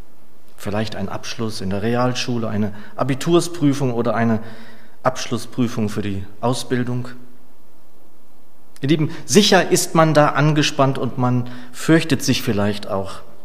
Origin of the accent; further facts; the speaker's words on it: Gelnhausen, Hesse, Germany; nach zwei Diensten in Gelnhausen, in meiner alten Heimat, in der eigentlich alles anfing.